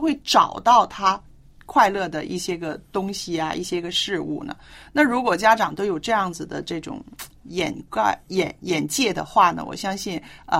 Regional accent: China; 我们中国人常常说这个

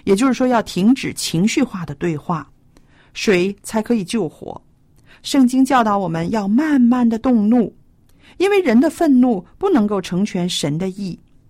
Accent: Guangdong, China; 包括我们广东人常常说的鸡同鸭讲

